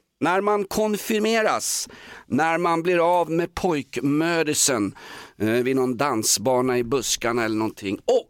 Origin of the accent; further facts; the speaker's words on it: Vällingby, Stockholm County, Sweden; Jag tror jag bara åkte runt hemma i Vällingby och så åkte jag hem.